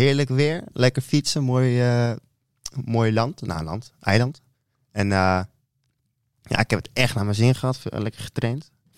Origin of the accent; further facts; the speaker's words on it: Amsterdam, North Holland, Netherlands; Ja, ik kom uit Amsterdam.